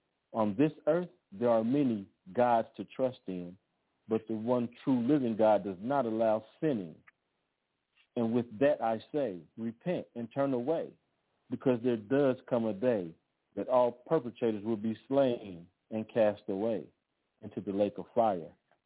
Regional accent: Los Angeles, California, United States; also born or lived in Austin, Texas; So I was born in Austin, Texas. I grew up in Los Angeles, and there's a very, very cultural, iconic area in Los Angeles called Leimert Park.

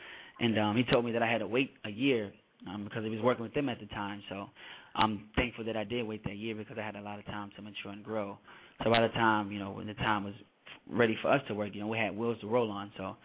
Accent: Hawkinsville, Georgia, United States; I'm originally from this small town south of Atlanta called Hawkinsville, Georgia. Population of about maybe 1,000 people. Maybe.

